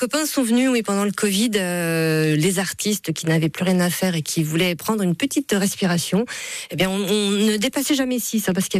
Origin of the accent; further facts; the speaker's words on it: Grand Est, France; moved away; On vient des Vosges, nous, au départ. Et puis, voilà, on s'est un petit peu expatriés.